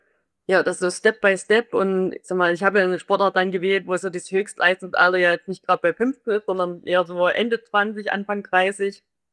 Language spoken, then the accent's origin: German; Bockau, Saxony, Germany; born there; Also ich bin ja in Bockau geboren, das ist eigentlich eine sehr kleine Ortschaft.